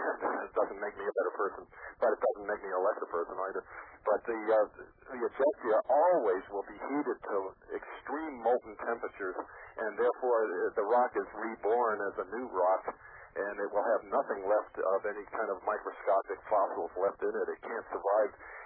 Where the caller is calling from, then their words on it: Wayne, New Jersey, United States; Good evening. I'm calling from Wayne, New Jersey.